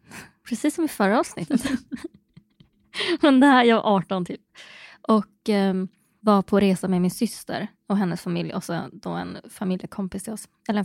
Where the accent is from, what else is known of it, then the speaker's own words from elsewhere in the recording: Kalix, Norrbotten County, Sweden; Du vet, jag är från Kalix, jag kan inte tävla.